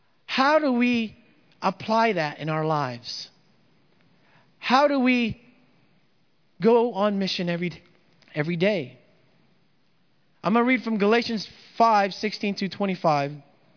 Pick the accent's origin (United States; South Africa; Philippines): Philippines; Dagupan, Pangasinan; I grew up in the Philippines, in the region of Pangasinan, in Dagupan City. My dad was a fisherman.